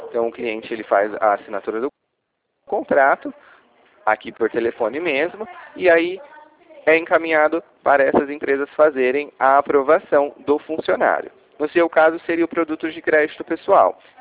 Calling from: Ribeirão Preto, São Paulo, Brazil

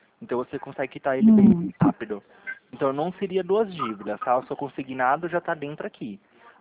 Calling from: Campinas, São Paulo, Brazil; aqui de Campinas, São Paulo, aqui no centro.

